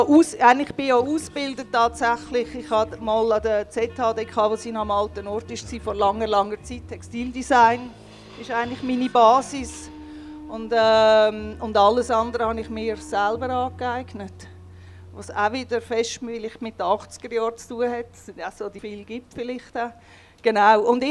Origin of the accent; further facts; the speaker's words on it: Zug, Switzerland; now in Zürich, Switzerland; ich bin ja von Zug, ich bin ja nicht von Zürich, ich bin von Zug nach Zürich gekommen, habe dann auch hierher gezügelt